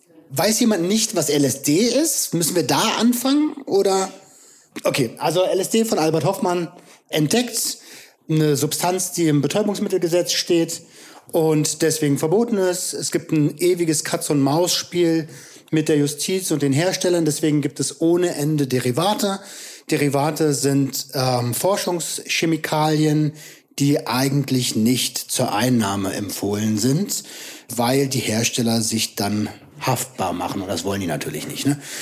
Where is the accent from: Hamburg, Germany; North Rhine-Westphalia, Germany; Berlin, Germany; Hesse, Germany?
Berlin, Germany; am Brandenburger Tor eine Rede zu halten in der eigenen Stadt als Berliner.